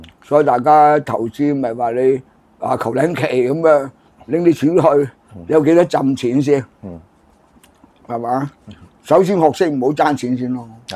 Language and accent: Cantonese; China; 我哋中國人有實力嘅